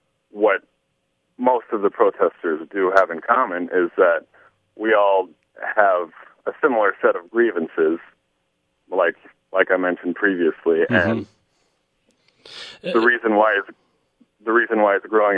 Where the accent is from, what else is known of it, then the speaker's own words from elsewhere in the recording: Ann Arbor, Michigan, United States; I'm from Ann Arbor